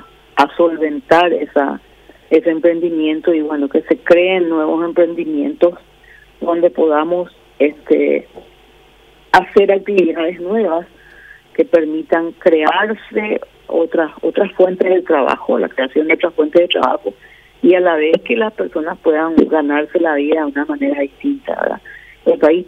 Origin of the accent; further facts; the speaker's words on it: Ciudad del Este, Alto Paraná, Paraguay; yo soy de Ciudad del Este, la situación de Ciudad del Este es calamitosa.